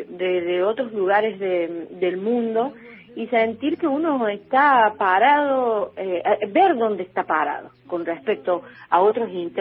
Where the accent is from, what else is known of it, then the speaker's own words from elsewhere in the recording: Cruz del Eje, Córdoba, Argentina; de nuestro pueblo, de Cruz del Eje. Yo soy de Cruz del Eje